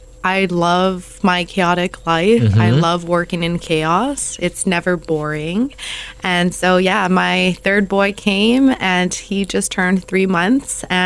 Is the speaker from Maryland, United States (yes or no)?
no; Makakilo, Hawaii, United States; which is in Kapolei, and I grew up in Makakilo, I thought it was a sign.